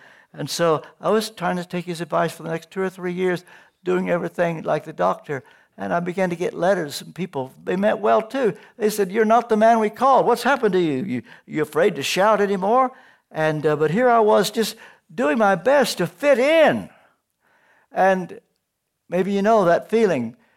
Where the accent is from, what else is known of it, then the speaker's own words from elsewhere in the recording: Kentucky, United States; moved away as an adult; I come from the hills of Kentucky. You couldn't appreciate all that means. I can tell you this much. I grew up in Kentucky in the days when there were 48 states.